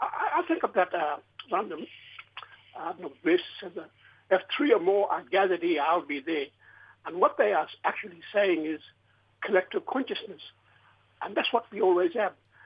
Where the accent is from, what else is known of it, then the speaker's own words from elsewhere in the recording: Palm Island, Queensland, Australia; I'm born and bred in Palm Island, and I come up north here too, where my grand people come.